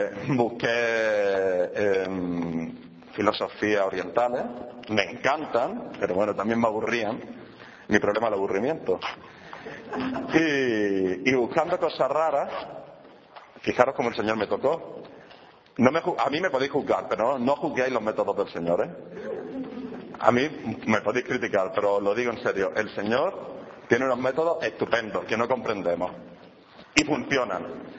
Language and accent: Spanish; Jaén, Andalusia, Spain; vengo de Jaén, aunque ahora estoy trabajando en Alcorcón